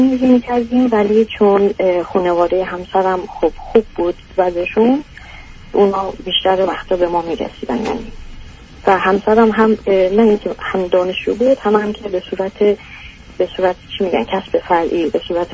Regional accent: Iran; moved away as an adult; now in Europe; الان 35 سال، یعنی اوکی. من تقریبا 26-27 بودم که از ایران اومدیم بیرون.

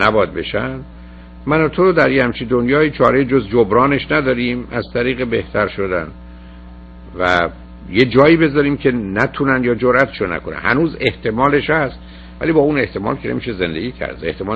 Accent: Iran; اگه به من بگی به عنوان یه ایرانی اینجا یا اونجا مسائل مشکلات داشتم

